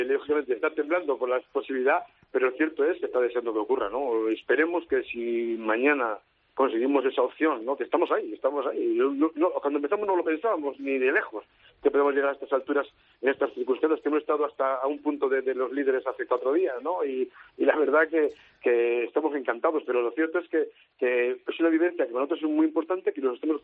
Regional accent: Valladolid, Castile and León, Spain; yo soy pucelano, para mí una parte de mí es leonesa también, lógicamente. Estuve ahí 2 años que disfruté muchísimo del balonmano y de la gente de León.

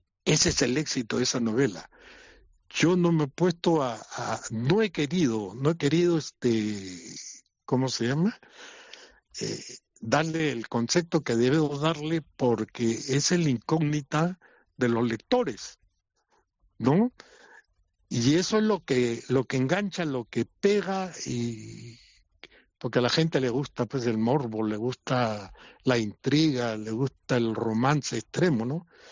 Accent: Peru; moved away as an adult; now in Spain; para venir a España de Perú, yo soy del Perú

